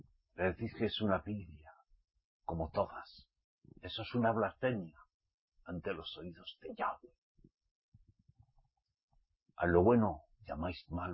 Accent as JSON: {"language": "Spanish", "region": "Basque Country", "country": "Spain", "said": "Soy del País Vasco. Nacido en el País Vasco."}